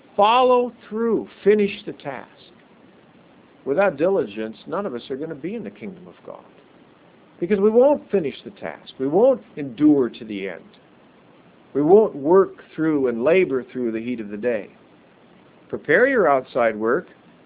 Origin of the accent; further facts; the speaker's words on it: Medford, Oregon, United States; I grew up in Medford, Oregon, at least from the fifth grade on. And my memory of Medford, Oregon, in part, is berry, wild berry vines and big piles and clumps in the empty fields.